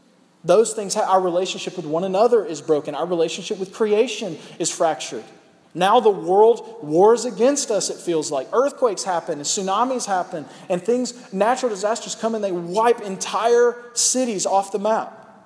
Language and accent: English; United States; And you got to understand, I'm an American.